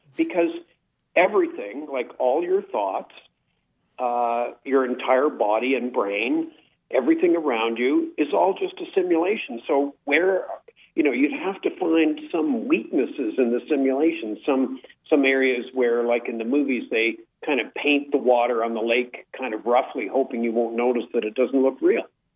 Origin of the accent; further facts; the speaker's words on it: Canada; I say we in quotes here because I'm a Canadian.